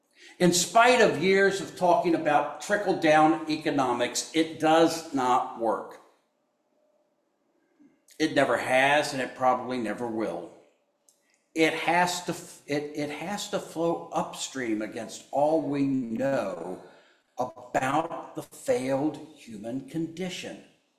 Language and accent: English; the South, United States; yeah, I know I'm from the South.